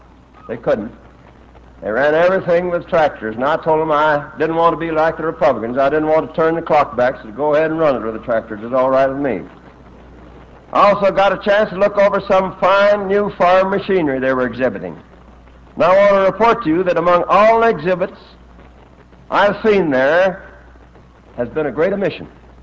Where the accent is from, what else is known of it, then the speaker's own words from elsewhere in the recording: Independence, Missouri, United States; Now, when I go to my hometown in Independence